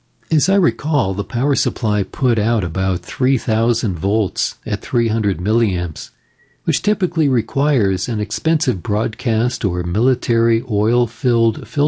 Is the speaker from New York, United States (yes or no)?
no; Little Falls, Minnesota, United States; Bob, who lived in my hometown of Little Falls, Minnesota, was mostly a low-band operator